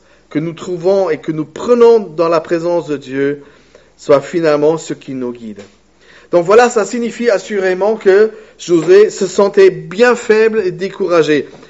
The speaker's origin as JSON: {"language": "French", "region": "Bremen", "country": "Germany", "tie": "born or raised there", "said": "À Brême, ma ville natale, on dit toute bonne chose doit être faite et dite au moins trois fois."}